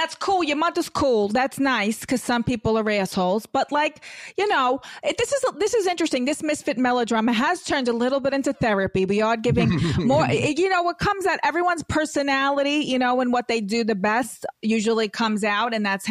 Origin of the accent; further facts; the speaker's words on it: Brooklyn, New York, United States; I'm just I'm from Brooklyn. That's okay. What I am.